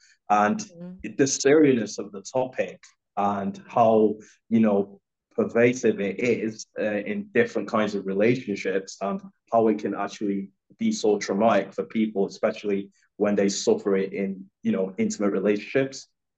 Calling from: Lagos, Nigeria; Yeah, I'm actually dialing in from Lagos, Nigeria. So some people who don't know where that is, it's actually on the west coast of Africa. So pretty hot there.

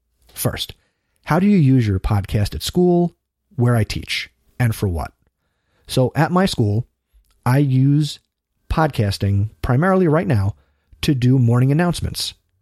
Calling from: Montreal, Quebec, Canada; I'm writing from Montreal, Canada

